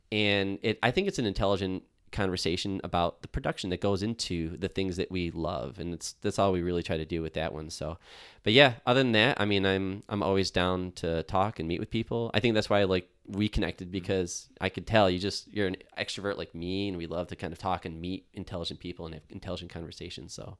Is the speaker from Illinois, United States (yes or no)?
no; Buffalo, New York, United States; I'm from Buffalo. I live in Buffalo. I've worked with Buffalo brands.